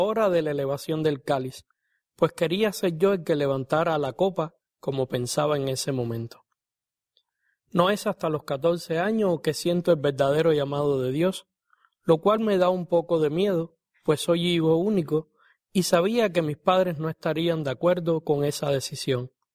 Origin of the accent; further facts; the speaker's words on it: Barreras, Havana, Cuba; Provengo de un pueblo de campo a las afueras de Guanabacoa, llamado Barreras, hijo de padre campesino y madre ama de casa.